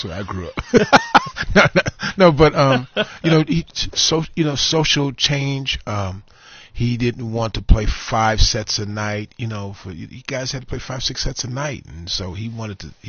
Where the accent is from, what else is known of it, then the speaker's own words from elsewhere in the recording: Chicago, Illinois, United States; You know, I grew up in Chicago. So, and then I would spend summers with him in New York.